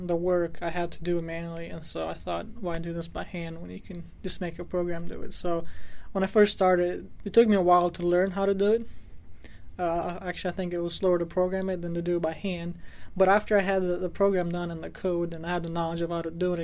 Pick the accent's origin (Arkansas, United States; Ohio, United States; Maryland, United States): Maryland, United States; Hagerstown; I'm from Shepherd University. My major is computer science. I'm from Hagerstown.